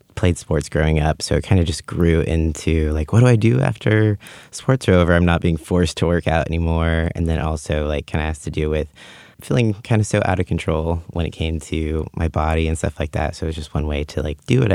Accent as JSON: {"language": "English", "town": "Auburn", "region": "California", "country": "United States", "tie": "born or raised there", "said": "growing up in Auburn, it was a much more like small conservative town. I grew up going to a Christian school and all that stuff."}